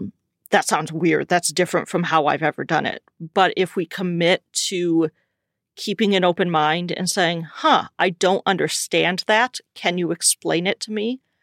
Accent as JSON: {"language": "English", "region": "South Dakota", "country": "United States", "tie": "born or raised there", "lives_now": "Minnesota, United States", "said": "But as opposed to my home state of South Dakota, it feels like the work that I'm doing in Minnesota is going somewhere."}